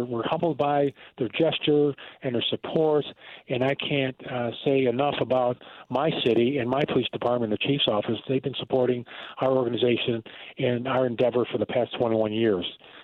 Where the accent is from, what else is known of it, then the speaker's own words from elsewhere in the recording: Buffalo, New York, United States; As you know, I'm from Buffalo, New York. I know we got a Buffalo connection with Van Miller and those people.